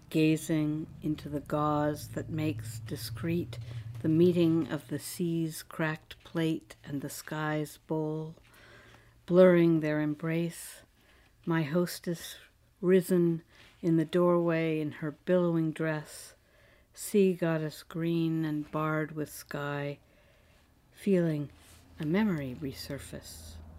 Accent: Cleveland, Ohio, United States; you should know I come from Cleveland, or a small town south thereof

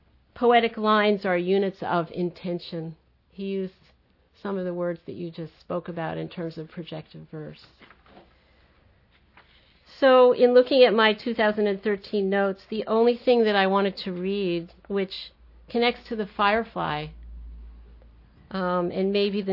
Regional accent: New York, United States; Oh, no, you can talk. I'm from New York. You can talk.

